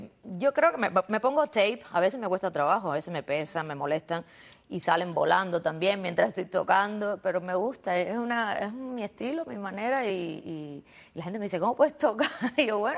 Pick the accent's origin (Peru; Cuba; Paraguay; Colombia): Cuba; now in Miami, United States; en el caso mío, que soy cubana y llevo aquí voy a cumplir 23 años.